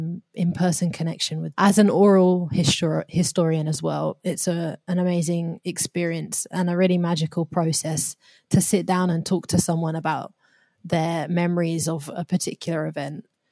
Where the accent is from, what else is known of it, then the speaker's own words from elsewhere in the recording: United Kingdom; my position growing up in Britain. And particularly because I grew up in a place where there were not a lot of people like me.